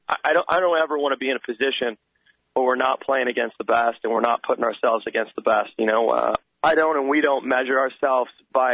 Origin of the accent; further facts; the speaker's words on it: Irvine, California, United States; I grew up in Irvine, started in AYSO.